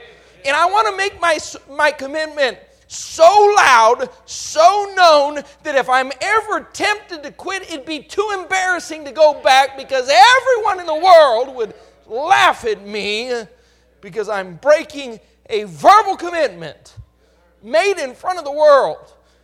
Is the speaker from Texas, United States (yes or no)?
yes; Texas, United States; Maybe it's just that I'm from Texas.